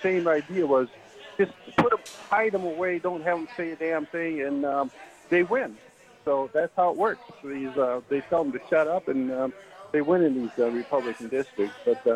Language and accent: English; Madison, Wisconsin, United States; Hi, I'm from Madison.